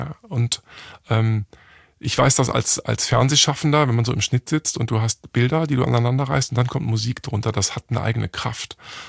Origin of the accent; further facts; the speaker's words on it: Hamburg, Germany; Ich bin in einer Werbeagentur in Hamburg aufgewachsen.